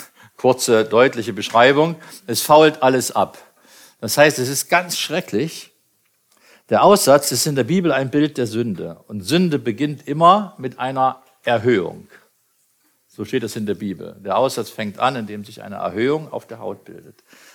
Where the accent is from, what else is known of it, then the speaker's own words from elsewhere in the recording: Brandenburg, Germany; ich komme ja aus der Uckermark und da gibt es kaum Christen und es gibt überhaupt keine christliche Lebensweise